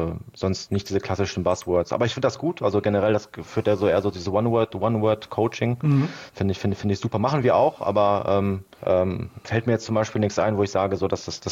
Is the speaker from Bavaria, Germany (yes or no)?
no; Duisburg, North Rhine-Westphalia, Germany; ich bin in Duisburg aufgewachsen, war aber dieser typische Bayern-Fan